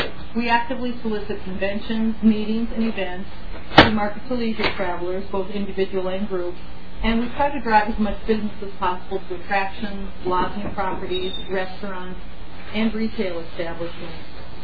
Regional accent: South Dakota, United States; also born or lived in New Haven, Connecticut; I'm originally from the Midwest, but recently relocated from the New Haven, Connecticut area. I was there for 7 years, but grew up in South Dakota.

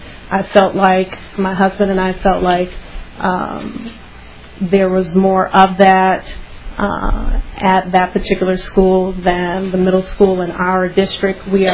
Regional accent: Illinois, United States; moved away as an adult; Neither my husband or I are from Minnesota. I'm from Illinois. He's from Michigan.

